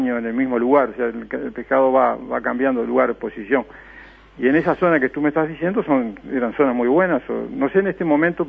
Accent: Piriápolis, Maldonado, Uruguay; yo cuando era niño acá en Piriápolis

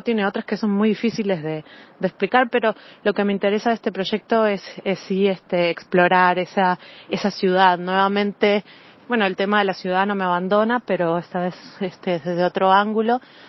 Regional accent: Montevideo, Uruguay; yo, si bien crecí en El Cordón, hace muchos años que ya mi madre vive en Ciudad Vieja

